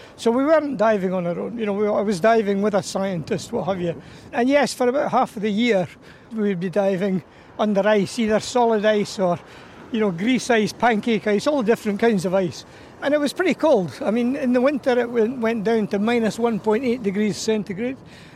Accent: Dunfermline, Scotland, United Kingdom; I come from Dunfermline in Fife. That's where I was born and bred, and I lived there till I went to university. Went to university in Stirling

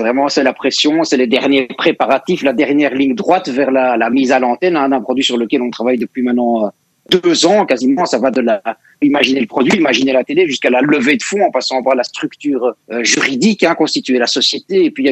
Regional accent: Brussels, Brussels-Capital Region, Belgium; On est bruxellois, on est belge, on est francophone, mais on est aussi avant tout tous européens.

